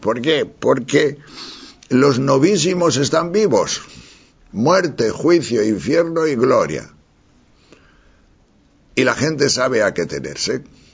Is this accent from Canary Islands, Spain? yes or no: no; Tejerina, Castile and León, Spain; Yo recuerdo mis años de niño en mi pueblo de Tejerina